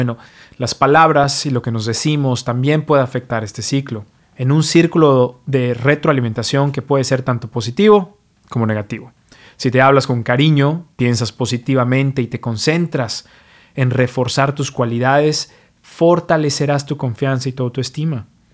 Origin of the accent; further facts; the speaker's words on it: Mexico; now in New York, United States; Soy mexicano, pero vivo y practico medicina en New York